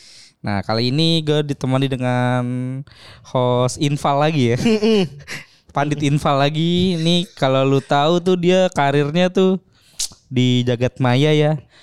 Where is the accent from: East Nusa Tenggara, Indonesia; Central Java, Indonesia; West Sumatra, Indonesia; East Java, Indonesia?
West Sumatra, Indonesia; Padang; also born or lived in Jakarta; kayak gue orang Padang, gue sekolah dan hidup di Jakarta.